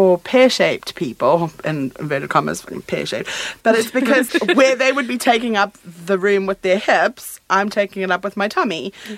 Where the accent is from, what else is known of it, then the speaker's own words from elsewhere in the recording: South Africa; now in United Kingdom; For me, I moved over here from South Africa about 10 years ago